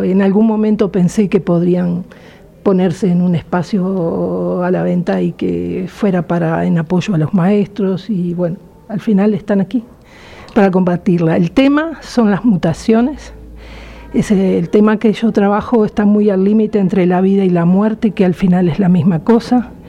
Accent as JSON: {"language": "Spanish", "country": "Uruguay", "said": "vengo de Uruguay"}